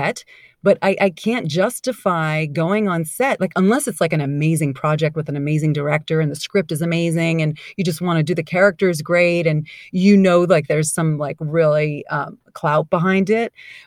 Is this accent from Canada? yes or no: yes; Montreal, Quebec, Canada; I'm originally from Montreal, which is a bilingual town. Like, people speak French and English